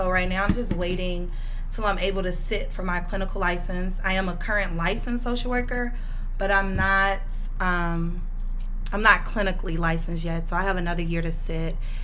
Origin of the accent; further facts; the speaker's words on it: Chicago, Illinois, United States; so I'm originally from Chicago, and they actually have like affordable apartment buildings that have like several units in them that you can purchase.